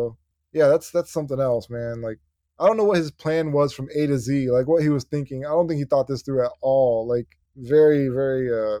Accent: India; You know, I'm Indian and they targeted Indian people before they started reaching out to other people.

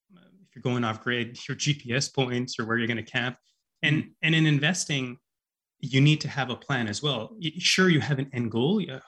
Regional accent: Vancouver, British Columbia, Canada; I grew up in the Lower Mainland here in Vancouver

